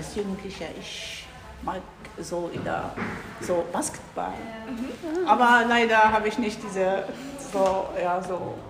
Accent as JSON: {"language": "German", "country": "Algeria", "said": "ich komme wie gesagt aus Algerien."}